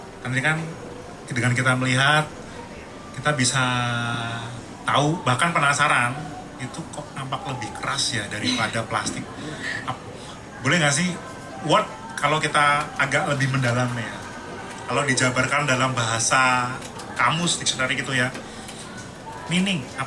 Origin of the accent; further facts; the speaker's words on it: Bandung, West Java, Indonesia; karena saya besar di Bandung itu kan